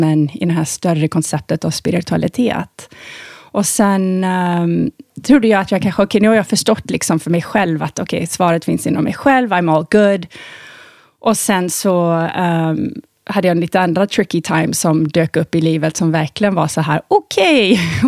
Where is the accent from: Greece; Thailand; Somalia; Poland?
Thailand; now in Sweden; Jag hade ju väldigt severe astma när jag var liten i Thailand.